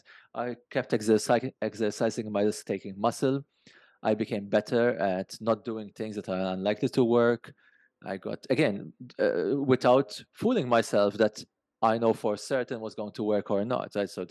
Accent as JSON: {"language": "English", "country": "Malta", "tie": "born or raised there", "moved": "as an adult", "said": "I grew up in Malta, small country, like limited professional opportunities."}